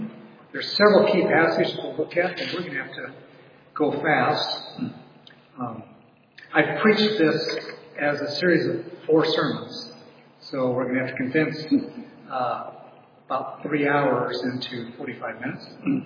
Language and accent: English; Beverly, United States; Actually, I grew up here in Beverly, so I'm a local.